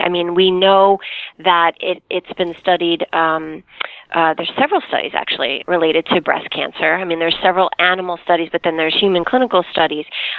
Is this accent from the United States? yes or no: yes; Long Island, New York, United States; because I am from Long Island, and it is everywhere, unfortunately, out here.